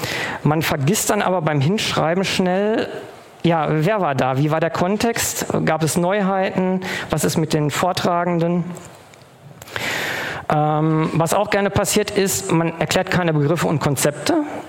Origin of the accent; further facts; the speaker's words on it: North Rhine-Westphalia, Germany; Ich komme aus dem Ruhrgebiet und da kennen wir nur den Dativ.